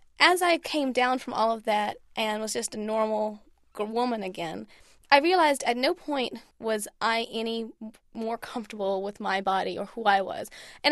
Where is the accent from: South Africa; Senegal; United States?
United States; Virginia; because growing up in Southern Virginia, it was really important to me to be a strong woman.